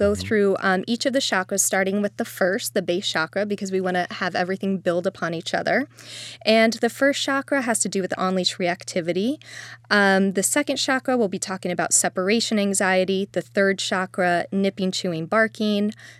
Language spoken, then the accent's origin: English; Brazil; also born or lived in United States; I was born in the States, grew up in Brazil. My mom's from Oklahoma, and my dad's Brazilian.